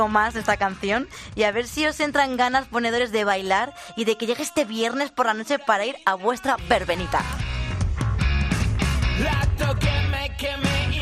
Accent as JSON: {"language": "Spanish", "town": "Orce", "region": "Andalusia", "country": "Spain", "said": "Yo soy de Orce, Granada"}